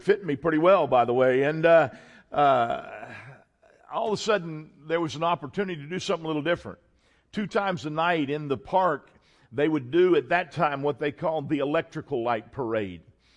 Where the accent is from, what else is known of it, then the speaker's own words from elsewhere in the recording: United States; I was not raised in some foreign country. I was not raised in some pagan land. I was raised right here in the United States of America